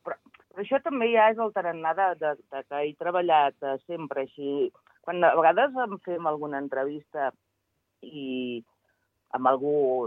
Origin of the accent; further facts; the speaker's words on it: Valls, Catalonia, Spain; jo soc de Valls i bé sabeu que és el bressol